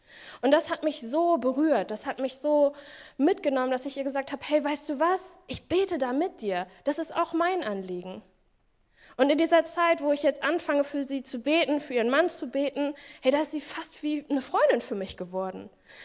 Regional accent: Langenhagen, Lower Saxony, Germany; ich komme jetzt aus Langenhagen

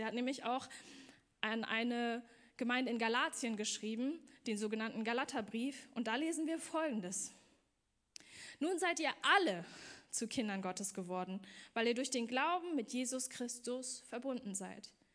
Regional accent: Magdeburg, Saxony-Anhalt, Germany; born there; ich bin in Magdeburg geboren. Okay, ein Jahr nach der Wende, ne? Ganz wichtig, aber ich bin kein typischer klassischer Ossi.

